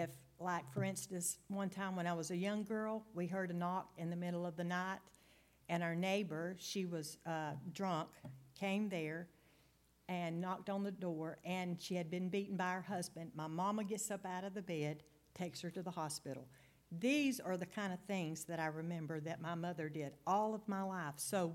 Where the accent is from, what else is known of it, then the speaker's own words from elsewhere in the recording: Center Hill, Florida, United States; I grew up in Center Hill, Florida, down a little lime rock road, nestled behind an orange grove.